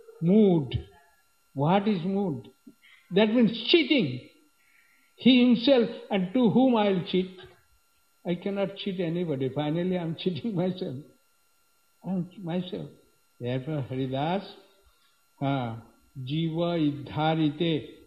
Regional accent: India; And not Indian, I'm also Indian.

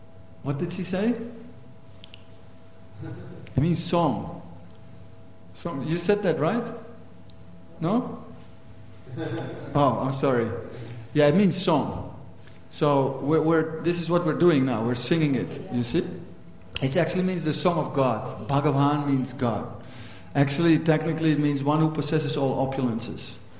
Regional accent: Netherlands; Like I'm from Holland, so many people, they have an opinion.

